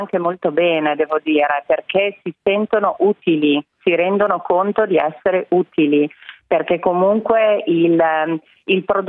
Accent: Modena, Emilia-Romagna, Italy; Noi siamo di Modena, quindi sì, è proprio un cibo tradizionale modenese.

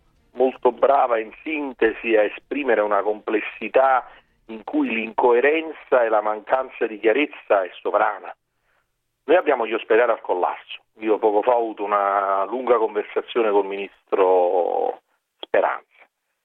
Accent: Naples, Campania, Italy; dico io perché sono napoletano, più bello del mondo

